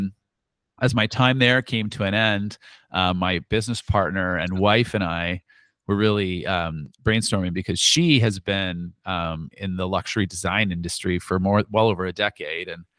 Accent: Canada; I ended up in a communications agency, a global comms agency, and I'm from Canada.

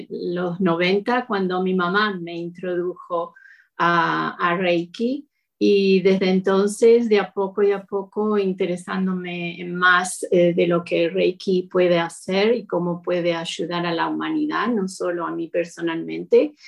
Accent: Montevideo, Uruguay; now in Toronto, Canada; yo soy de Montevideo, de Uruguay. Ahora en estos momentos hace unos 33 años que ya estoy viviendo en Toronto, en Canadá.

